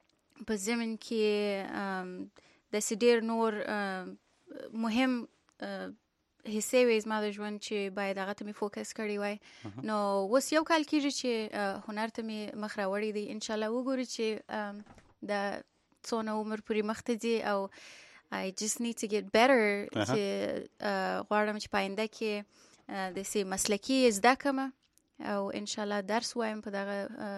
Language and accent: Pashto; Kabul, Afghanistan; also born or lived in Kandahar; now in United States; زه په اصلا د افغانستان یم، د کندهار په سر کې زیږیدلې یم او کندهار کې یو څو کاله په کندهار کې وم. هلته مې مکتب ویلی دی، بیا کابل کې مې مکتب خلاص کړی دی او په 2007 کې رالم یونایټډ سټیټس ته